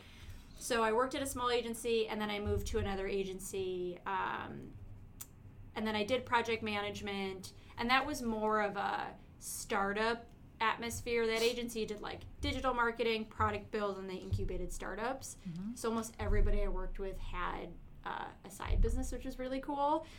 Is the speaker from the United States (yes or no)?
yes; Chicago, Illinois, United States; I'm actually from Chicago originally. Come from a big Sicilian family.